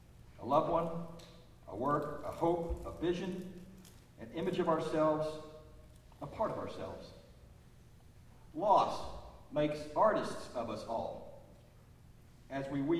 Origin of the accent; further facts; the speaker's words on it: Charleston, West Virginia, United States; Even as a youngster growing up in the Charleston, West Virginia area, I was aware of how hard he worked as a self-employed house painter